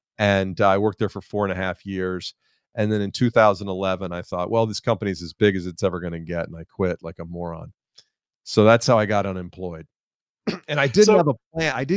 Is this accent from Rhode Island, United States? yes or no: no; Atlanta, Georgia, United States; Yeah, well, I'm from Atlanta and I live in Atlanta now. So let's be nice to the Home Depot.